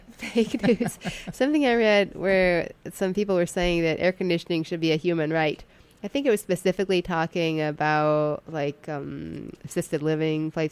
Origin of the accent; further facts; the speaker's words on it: Kentucky, United States; I grew up in Kentucky.